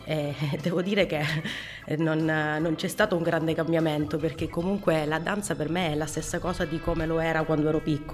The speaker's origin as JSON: {"language": "Italian", "region": "Calabria", "country": "Italy", "moved": "yes", "lives_now": "Perugia, Italy", "said": "perché io non sono di Perugia, sono calabrese. Vivo qui ormai da 17 anni"}